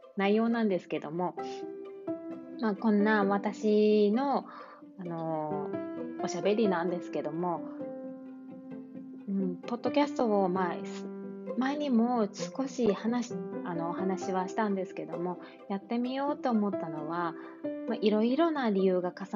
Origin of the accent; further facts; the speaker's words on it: Kansai, Japan; accent: Kansai; also born or lived in Kobe / Australia; も関西、神戸に住んでおりました。私は時々こう喋っていると、熱が入ってくるとやっぱり関西弁が出てしまいます。そして、熱が入っていなくてもイントネーションが関西弁、関西だと思いますので